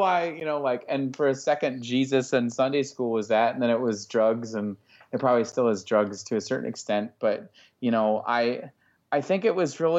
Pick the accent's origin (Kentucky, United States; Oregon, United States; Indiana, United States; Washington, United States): Indiana, United States; Like, I grew up in Indiana